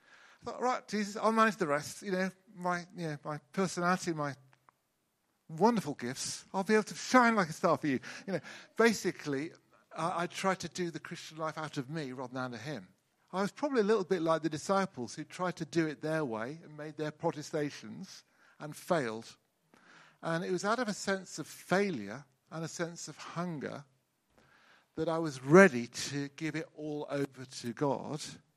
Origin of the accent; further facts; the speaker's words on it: Wellington, South West England, United Kingdom; I remember going back home to my hometown, which at that time was Wellington in Somerset.